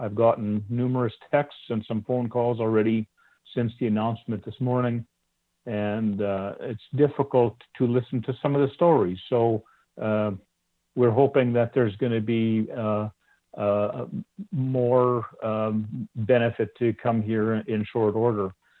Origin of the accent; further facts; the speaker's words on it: Manitoba, Canada; I chair the Canadian Pork Council. I'm a producer from Manitoba.